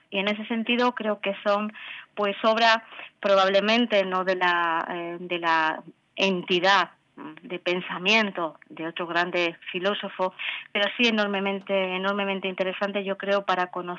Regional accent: Granada, Andalusia, Spain; a mí me entristece, como granadina

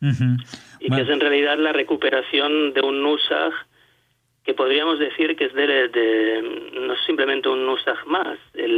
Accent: Barcelona, Catalonia, Spain; born there; No, yo nací en Barcelona.

